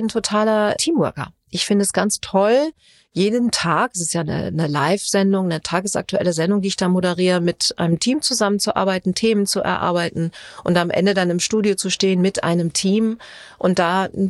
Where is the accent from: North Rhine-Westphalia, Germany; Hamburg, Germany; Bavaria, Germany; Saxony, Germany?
Hamburg, Germany; in Hamburg, wo meine Erinnerungen sind, die meisten Erinnerungen sind. Also meine Kindheit und all das, was man zum ersten Mal gemacht hat. Da ist für mich Heimat und deshalb ist Hamburg meine Heimat.